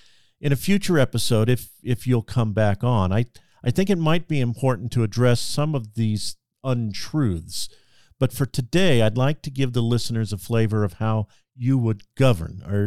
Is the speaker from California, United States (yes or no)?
yes; California, United States; now in Oregon, United States; I came from California, as the listeners know, and it was red when I was born, and the reason I left it was it was deep blue. Moved to Oregon.